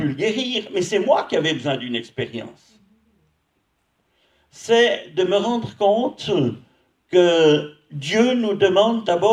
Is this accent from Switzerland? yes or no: yes; Switzerland; Et puis j'étais chez moi en Suisse et j'étais malade.